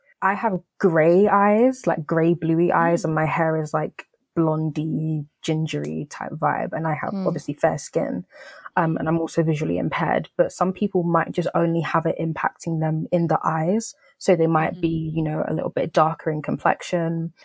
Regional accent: United Kingdom; born there; So I was born in the UK.

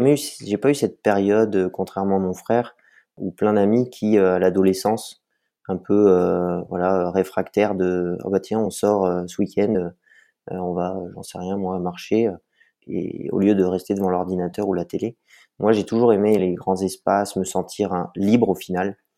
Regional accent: Auvergne-Rhône-Alpes, France; Je suis né dans le Vercors, mes parents y habitent toujours.

